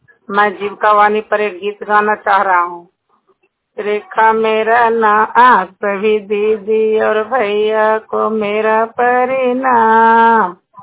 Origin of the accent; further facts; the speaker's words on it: Ghosi, Bihar, India; घोसी मेरा गांव, पंचायत मेरा कावा प्रखंड हिलसा